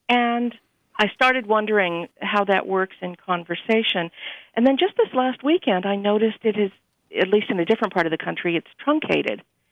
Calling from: Pasadena, California, United States; Pasadena.

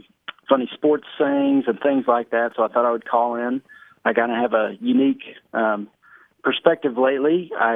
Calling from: Fort Worth, Texas, United States; I'm from Fort Worth, Texas.

